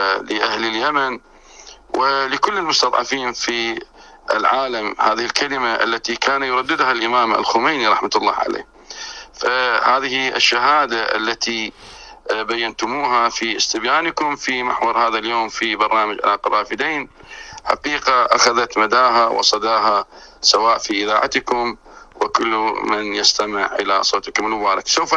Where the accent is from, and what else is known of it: Iraq